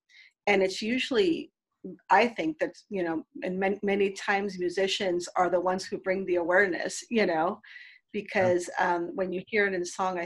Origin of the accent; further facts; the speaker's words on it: Mexico; English is a second language; moved away as an adult; now in San Francisco, United States; One of my first jobs when I came from Mexico was I used to manage the day labor program.